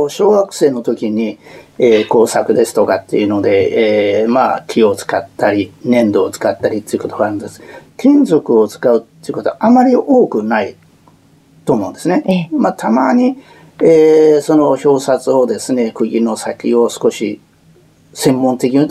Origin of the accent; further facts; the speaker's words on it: Takamatsu, Kagawa, Japan; moved away as an adult; 4人が高松で生まれましたということでございます。はい。18歳まで先の、東京オリンピック1964年まで、3月まで高松にいまして